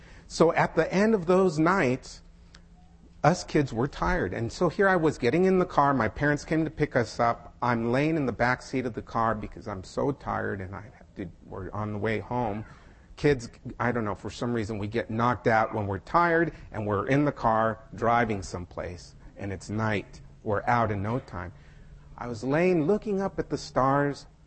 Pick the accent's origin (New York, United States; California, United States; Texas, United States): California, United States; San Diego; It was actually a revelation seminar in San Diego, my hometown.